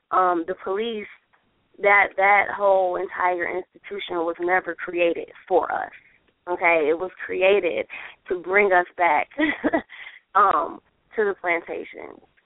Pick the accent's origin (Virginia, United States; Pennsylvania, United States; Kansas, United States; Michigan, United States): Michigan, United States; Detroit; as a radical, brave, Black woman, queer feminist, you know, who was born and raised in Detroit and who has a great love for Black folk and for my people and for humanity.